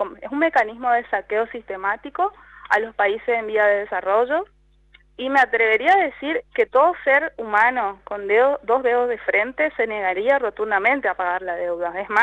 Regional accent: Argentina; Nosotros no nos podemos pensar como argentinos, como argentinas, solos en el mundo.

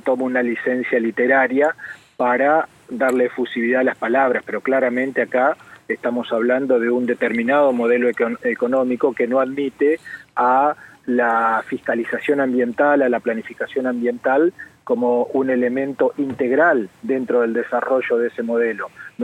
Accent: Neuquén, Argentina; nosotros somos neuquinos, somos petroleros, somos gasíferos, somos productivistas, somos industrialistas.

